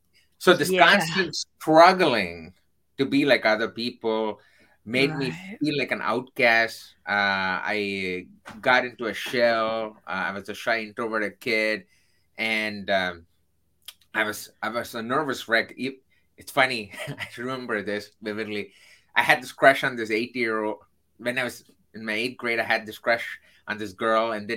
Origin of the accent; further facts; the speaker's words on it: Chennai, Tamil Nadu, India; So I come from Chennai, which is in the southern part of India.